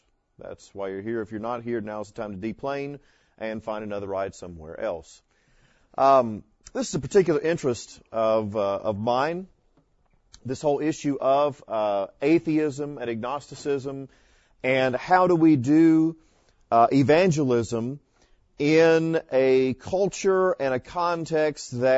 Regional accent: Florida, United States; When I was growing up in Florida, my little hometown, 3,000 people, two stoplights, two caution lights.

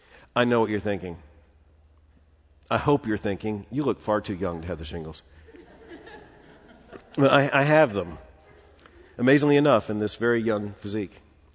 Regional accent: Florida, United States; I grew up in South Florida. I went camping in the Everglades.

